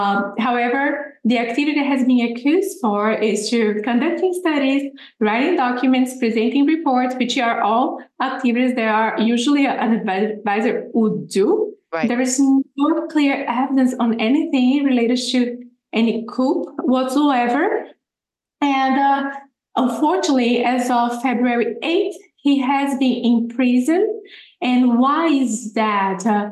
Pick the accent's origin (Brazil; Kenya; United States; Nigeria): Brazil; So I am a Brazilian and I'm also an American. I'm an attorney licensed in both countries.